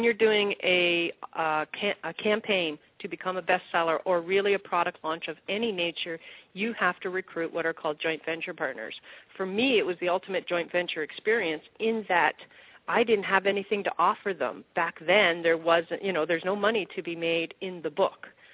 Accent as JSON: {"language": "English", "town": "Toronto", "region": "Ontario", "country": "Canada", "moved": "as an adult", "lives_now": "United States", "said": "all I was moving from Toronto down to the U.S. Once I said I was going to be an internet marketer, I flew back home to Canada. We sold our house. We moved down to the U.S."}